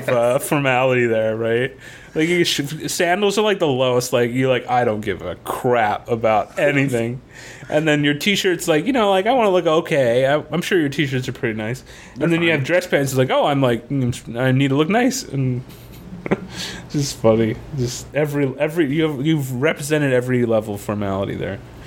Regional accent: Florida, United States; And growing up in Florida, you kind of have to... You just naturally become a decent swimmer.

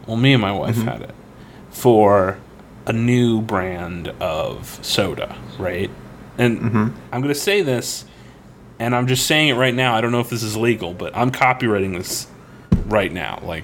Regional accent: Florida, United States; So growing up in North Florida, obviously, sweet tea is basically everywhere, right?

